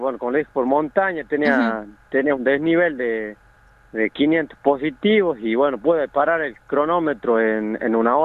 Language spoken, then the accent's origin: Spanish; Siján, Catamarca, Argentina; yo soy un atleta de la localidad de Siján, el interior de Catamarca.